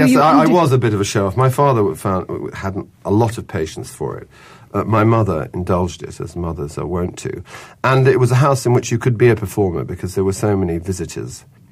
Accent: London, United Kingdom; born there; I was born in London myself, and we lived...

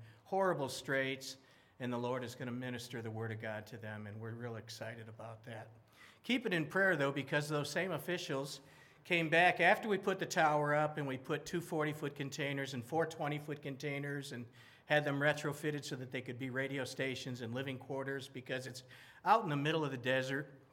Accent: Detroit, Michigan, United States; For those of you that don't know, I'm from this area. I grew up in Detroit, and I always do feel like home when I get here.

